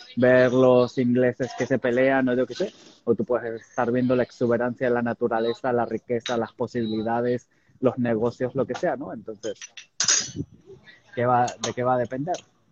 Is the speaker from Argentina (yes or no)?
yes; Argentina; born there; Yo nací en Argentina